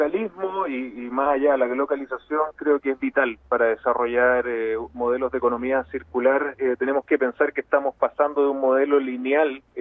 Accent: Tarapacá, Chile; particularmente tres riquezas que están aquí en mi tierra, en Tarapacá.

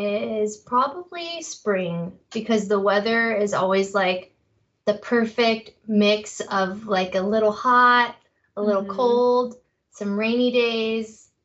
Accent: Beeville, Texas, United States; now in Bandera, United States; I wasn't raised here though. I grew up in a town called Beeville. It's close-ish to Corp

